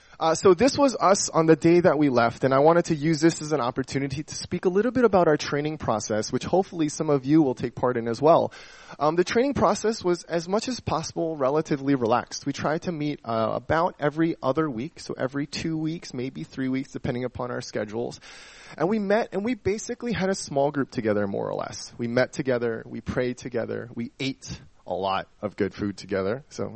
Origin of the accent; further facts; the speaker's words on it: Philadelphia, Pennsylvania, United States; I'm from Philadelphia, so I might use Johns a few times.